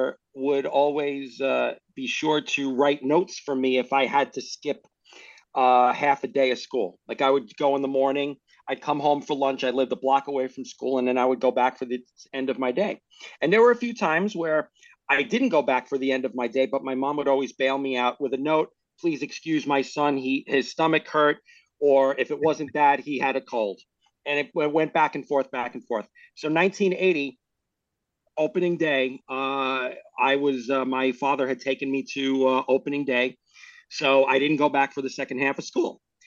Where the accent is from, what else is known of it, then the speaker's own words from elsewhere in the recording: Queens, New York, United States; I grew up on Roosevelt Avenue between 82nd and 83rd. So I've since moved to another neighborhood in Queens